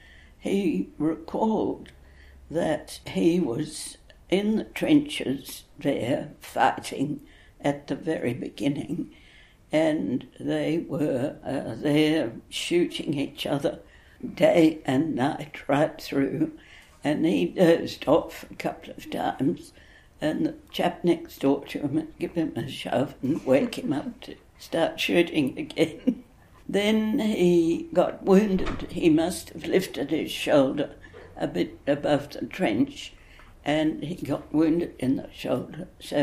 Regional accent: Albany, Western Australia, Australia; I grew up in Albany, yes. I was born there in 1926, and I had a lovely childhood. It was a happy home, a lovely place to be, with lots of beaches, and we went swimming a lot.

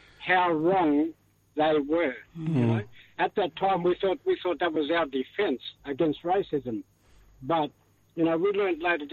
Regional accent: Narrogin, Western Australia, Australia; So I'm from Narangra. That's located about 300 kilometres southeast of Perth in the Central Great Southern.

